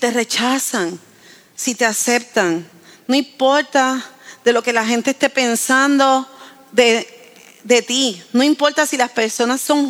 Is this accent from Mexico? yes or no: no; Bayamón, Puerto Rico; also born or lived in Arecibo / Camuy; yo soy de Arecibo. Yo nací en Arecibo, no soy de Arecibo porque yo, no, yo creo que estuve 3 días en Arecibo nada más. A lo que daban de alta. Y viví en Camuy, pero yo soy de Bayamón. Yo soy vaquera.